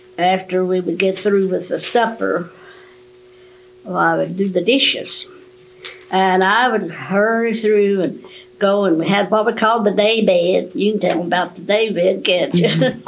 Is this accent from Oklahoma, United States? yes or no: yes; Oklahoma, United States; born there; about a mile and a half down in it's a pasture now. That's where I was born on February 4th, 1919. And I was number 11 of our family